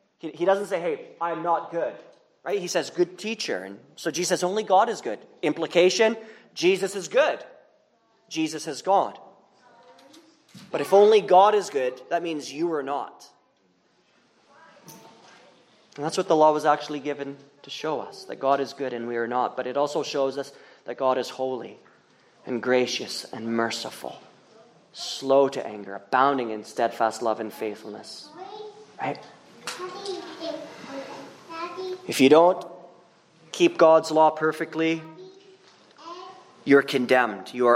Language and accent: English; Canada; And I'm not from the States. I'm not from Minnesota. I don't know where all the signs are. And I was barely going over, and that fiend, or that just cop, I mean, He gave me a ticket. No mercy. He wasn't like, hey, I see you're from Canada